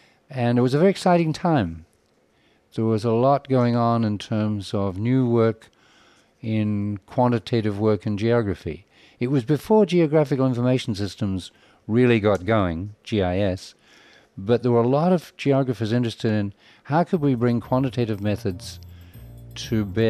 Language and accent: English; New Zealand; I grew up in New Zealand, and it was a very different kind of time and place.